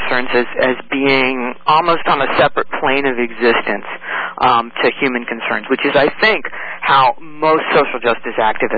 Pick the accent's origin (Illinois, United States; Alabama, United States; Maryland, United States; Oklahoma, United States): Maryland, United States; Baltimore; Well, I grew up in Baltimore City, which is a port city on the East Coast.